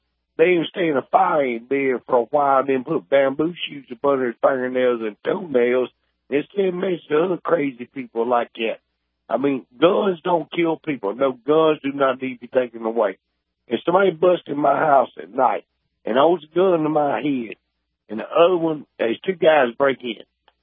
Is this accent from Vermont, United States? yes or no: no; Mississippi, United States; I'm from Mississippi.